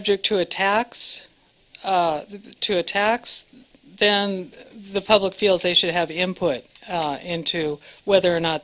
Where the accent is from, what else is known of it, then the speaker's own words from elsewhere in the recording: Alameda, California, United States; I'm from Alameda, California. I was actually born in Alameda, where both my parents were born.